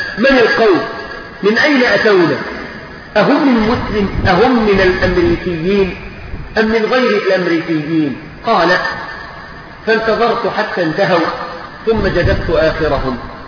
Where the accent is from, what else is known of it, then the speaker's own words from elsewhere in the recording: Egypt; طبعا ده لو عندنا في مصر هيقول: أنت مستعجل على الهم بدري ليه؟